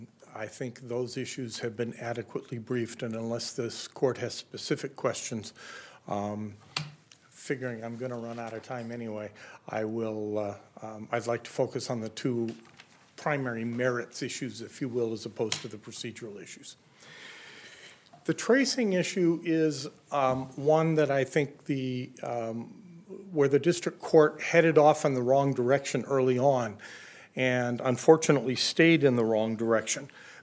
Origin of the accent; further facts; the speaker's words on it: Mankato, Minnesota, United States; I'm an attorney from Mankato, Minnesota, fighting a Minnesota cold.